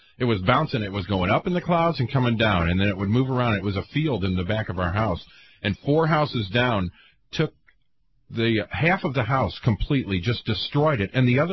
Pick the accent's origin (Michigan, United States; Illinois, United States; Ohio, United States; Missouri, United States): Missouri, United States; Florissant; And I was in a couple tornadoes growing up in Florissant.